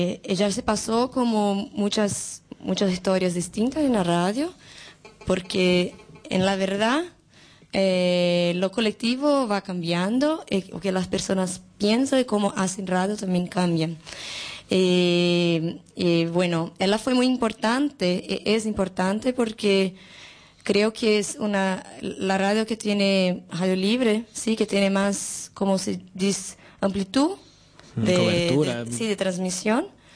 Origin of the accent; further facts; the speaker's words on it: Campinas, São Paulo, Brazil; Spanish is a second language; yo vengo de Campinas, que es una ciudad cerca de São Paulo. Como una hora de São Paulo. Y allá es una ciudad grande